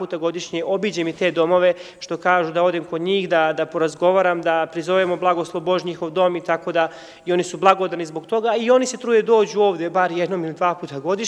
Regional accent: Banatsko Novo Selo, Vojvodina, Serbia; also born or lived in Šipovo, Bosnia and Herzegovina; Ja sam rođen u Šipovu, ali sam odrastao u Banatskom Novom Selu kod Pančeva, tako da, eto.

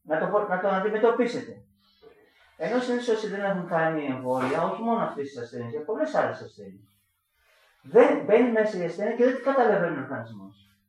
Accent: Edessa, Central Macedonia, Greece; Είμαι παιδί μιας τρίτεκνης οικογένειας, το μικρότερο παιδί, και μεγάλωσα στην Έδεσσα.

